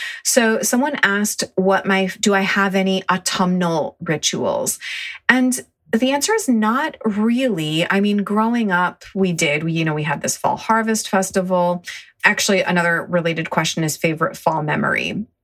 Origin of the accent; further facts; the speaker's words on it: Ithaca, New York, United States; So like I said, I grew up near Ithaca, New York.